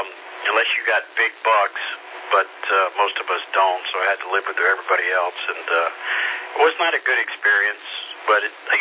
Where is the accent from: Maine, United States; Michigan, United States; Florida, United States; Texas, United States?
Florida, United States; Miami; also born or lived in Fort Myers / Venice; now in Taylors, United States; I grew up in Florida. I grew up in Miami, actually, and then I lived in Fort Myers for a while. And I was in Venice Beach, Florida, before we moved up here.